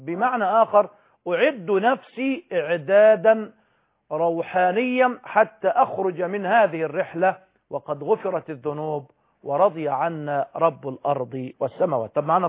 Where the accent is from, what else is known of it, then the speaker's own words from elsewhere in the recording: Egypt; عندنا كمصريين